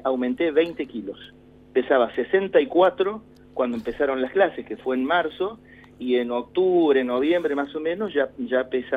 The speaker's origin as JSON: {"language": "Spanish", "region": "Córdoba", "country": "Argentina", "said": "Años antes, cuando yo vengo de Córdoba"}